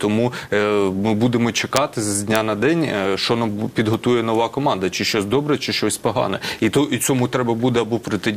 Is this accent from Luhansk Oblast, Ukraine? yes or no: yes; Luhansk, Luhansk Oblast, Ukraine; Я з Луганська.